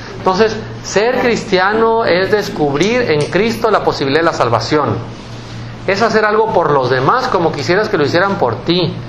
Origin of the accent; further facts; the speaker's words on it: Mexico; Muy contentos como pueblo mexicano por estar celebrando la canonización el día de ayer